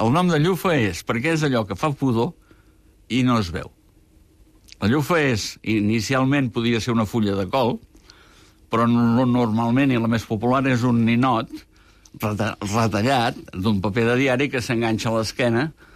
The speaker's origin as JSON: {"language": "Catalan", "town": "Terrassa", "region": "Catalonia", "country": "Spain", "said": "Jo sóc de Terrassa, i allà, durant una pila de temps, potser un mes o dos, es guardaven ous"}